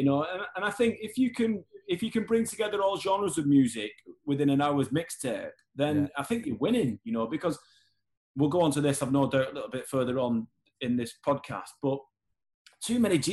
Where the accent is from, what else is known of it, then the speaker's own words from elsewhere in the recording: Horwich, North West England, United Kingdom; Good, happy memories growing up in Horwich, in Bolton